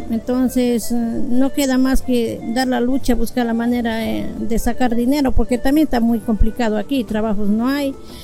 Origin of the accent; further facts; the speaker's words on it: Molleturo, Azuay, Ecuador; now in Toronto, Canada; Pero soy de Ecuador, soy de Molleturo, de un pueblo pequeño que está por el lado del Cajas. Bueno, pues nada, yo aquí estoy 8 años, aquí en Toronto.